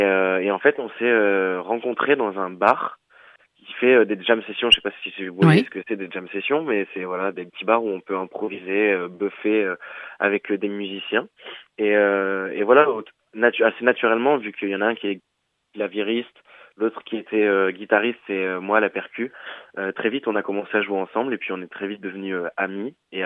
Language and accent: French; Lille, Hauts-de-France, France; now in Paris, France; Moi, je viens de Lille